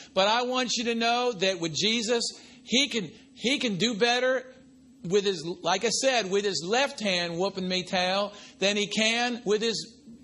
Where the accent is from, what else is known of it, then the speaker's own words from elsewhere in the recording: New York, United States; now in Martinsville, United States; You got to understand, I'm from New York. We don't know where anything is besides New York.